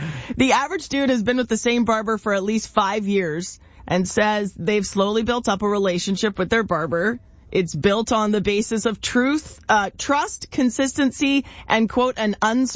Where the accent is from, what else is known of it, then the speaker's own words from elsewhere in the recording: North Vancouver, British Columbia, Canada; because I live in North Van, I grew up in North